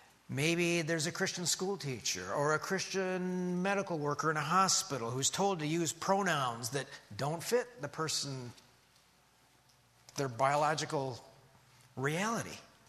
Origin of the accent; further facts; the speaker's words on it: United States; I'm an American